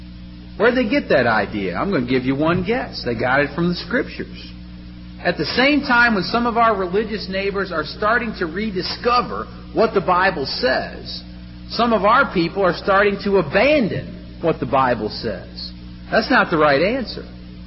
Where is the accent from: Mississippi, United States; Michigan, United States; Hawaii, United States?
Michigan, United States; I come from Michigan, and in the late 1800s, there were many churches of Christ up there